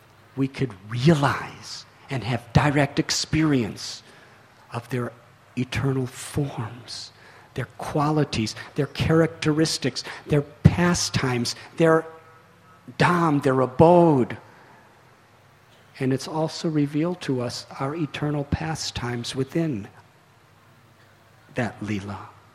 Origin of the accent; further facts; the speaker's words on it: Illinois, United States; Because I come from Illinois, which is a state of America in the Midwest.